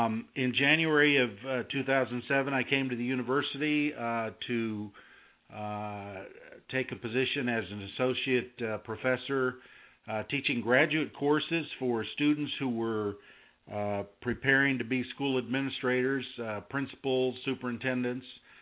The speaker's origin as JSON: {"language": "English", "town": "Wichita", "region": "Kansas", "country": "United States", "tie": "born or raised there", "also_born_or_lived": "New Mexico / Colorado", "said": "I was born in New Mexico. We lived in New Mexico briefly, lived in Colorado, and then most of my growing up adolescent period was in Wichita, Kansas"}